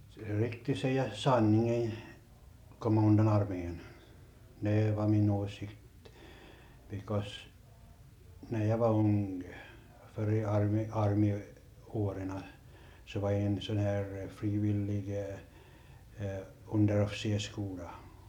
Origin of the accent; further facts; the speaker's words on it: Korsholm, Ostrobothnia, Finland; moved away as an adult; now in Vancouver, Canada; Jag är hemma från Tjörby Korsholm. Och allt vad jag vet att säga att jag var här i 48 års tid.